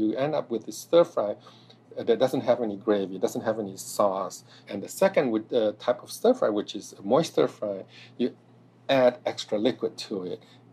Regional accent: Singapore; also born or lived in Indonesia; My family is from Fujian province, just a little bit north of the Guangdong region. I was born in Indonesia, but I grew up in Singapore.

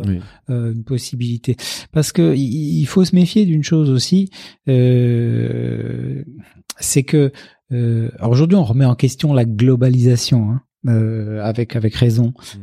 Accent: Casablanca, Casablanca-Settat, Morocco; born there; même si je suis né à Casablanca.

